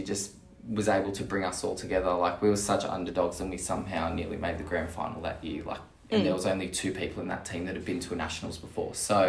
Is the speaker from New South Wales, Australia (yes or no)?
yes; New South Wales, Australia; a lot of the girls I went to school with growing up on the Central Coast, netball was... if you're a girl, you played netball.